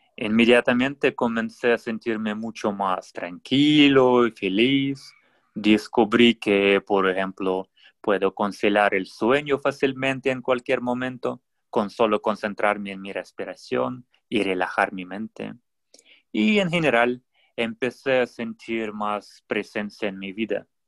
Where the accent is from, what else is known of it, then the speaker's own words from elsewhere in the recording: Russia; Spanish is a second language; moved away; also born or lived in South Korea; de Rusia originalmente. Viví mucho tiempo en Corea y un día dejé todo